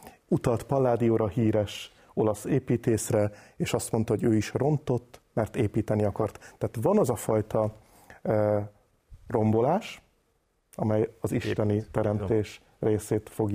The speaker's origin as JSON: {"language": "Hungarian", "country": "Hungary", "said": "és magyarként mindig merjünk nagyokat álmodni, minden akkor rendben lesz."}